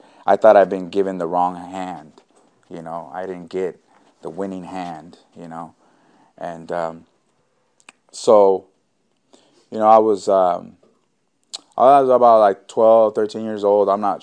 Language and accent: English; Napa, California, United States; born there; But I was born in Napa